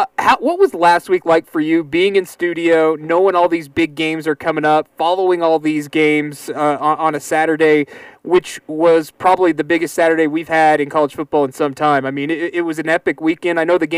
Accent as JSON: {"language": "English", "region": "Oklahoma", "country": "United States", "tie": "born or raised there", "said": "I'm with you there. I grew up in Oklahoma"}